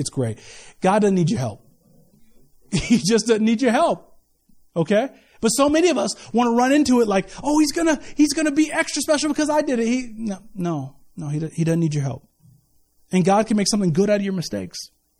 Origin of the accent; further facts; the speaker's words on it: United States; I'm American, so my feet were soft, so I couldn't do it.